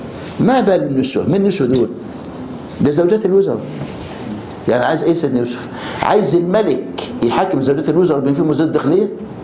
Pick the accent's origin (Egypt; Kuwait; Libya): Egypt